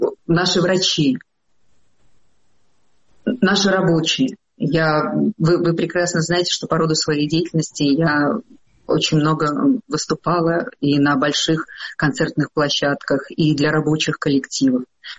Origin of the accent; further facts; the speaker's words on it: Belarus; born there; Я родилась в Беларуси. Я родилась вообще в Советском Союзе.